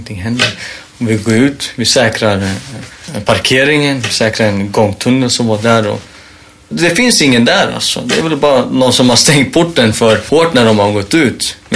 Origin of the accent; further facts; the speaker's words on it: Sweden; Och vi var allihopa födda i Sverige. Med våra föräldrar och kom från utomlands. Och jag sitter och kollar på en annan klasskompis som också är född i Sverige. Som vi är födda på samma gård. Vi har växt upp